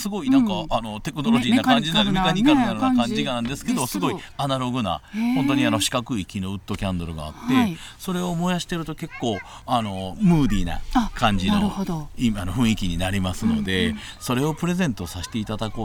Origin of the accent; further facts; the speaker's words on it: Kansai, Japan; 関西人のまあまあ関西人だから串カツっていうわけじゃないですけど